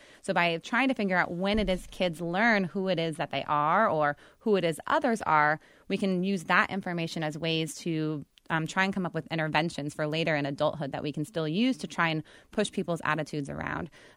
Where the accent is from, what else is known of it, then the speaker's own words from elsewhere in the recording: California, United States; also born or lived in Boston, United States; Myself, growing up in California, we had a lot more interracial marriage, a lot more biracial individuals there than where I went to school in Boston, for example.